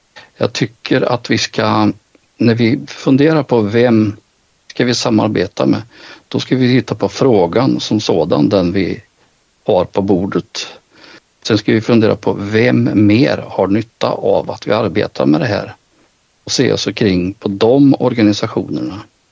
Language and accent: Swedish; Värmland, Sweden; Och det har vi gjort här i Värmland där jag kommer ifrån.